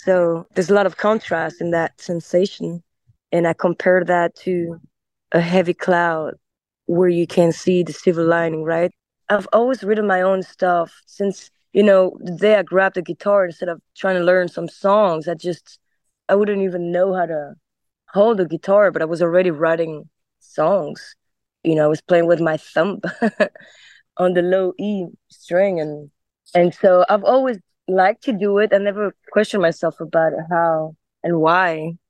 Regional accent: Brussels, Brussels-Capital Region, Belgium; also born or lived in Andalusia, Spain; I was born in Brussels, and my mom is Spanish, in Andalusia, where the flamenco music was born. That's the two locations I really grew up. I was going back and forth.

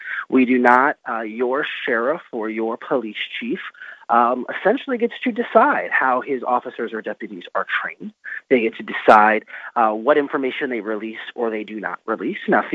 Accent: Cleveland, Ohio, United States; and that's my hometown, Cleveland.

